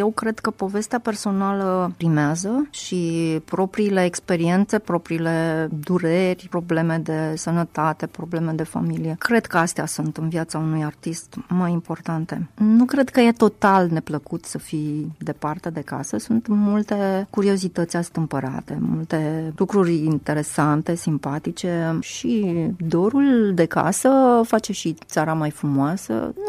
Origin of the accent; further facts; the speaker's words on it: Brăila, Brăila County, Romania; now in Iași, Romania; Nu sunt născut aici, dar așa le spun.